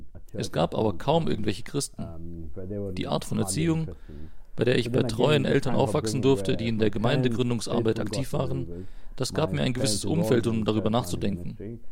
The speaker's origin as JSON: {"language": "German", "country": "India", "second_language": "German", "said": "ich als Inder reagieren musste"}